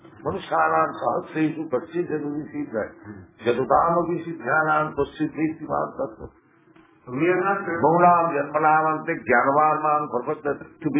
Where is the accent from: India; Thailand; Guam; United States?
India; I am from India.